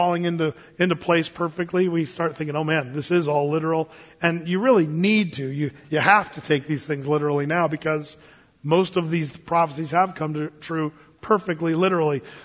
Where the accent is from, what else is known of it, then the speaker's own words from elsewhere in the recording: United States; I'm worried about that a little bit, frankly, just as an American.